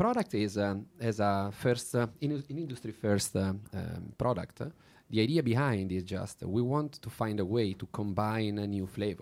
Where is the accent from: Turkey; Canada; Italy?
Italy; accent: Italian; English is a second language; Maybe with my Italian accent doesn't count for perfectly, but that's the perfect.